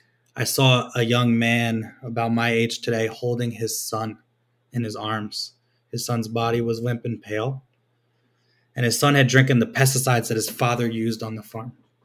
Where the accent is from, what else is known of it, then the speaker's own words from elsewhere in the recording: New York, United States; But I would say that I grew up in New York and existed in that kind of typical suburban ecosystem back then